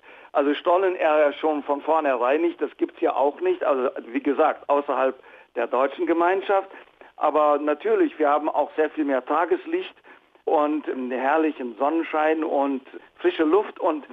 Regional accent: South Africa; German is a second language; Sie müssen verstehen, bei uns in Südafrika, wenn es überhaupt so etwas wie eine Leitkultur gibt, dann hat sie sich von der englisch-britischen Tradition abgeleitet.

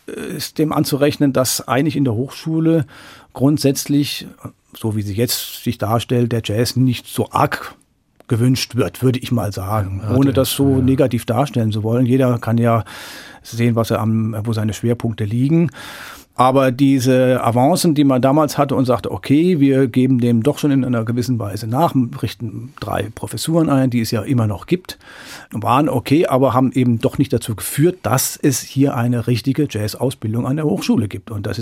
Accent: Frankfurt, Hesse, Germany; Das muss man sich als Frankfurter mal vor Augen halten

